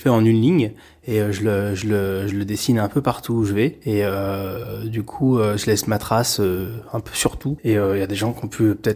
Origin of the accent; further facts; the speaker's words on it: Caen, Normandy, France; J'ai grandi à Caen, j'ai étudié à Caen et après je suis parti assez jeune